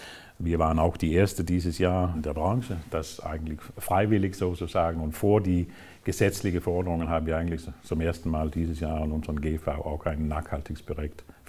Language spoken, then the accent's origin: German; Denmark; German is a second language; Und wir sehen schon in einigen Ländern, in meiner Heimat Dänemark zum Beispiel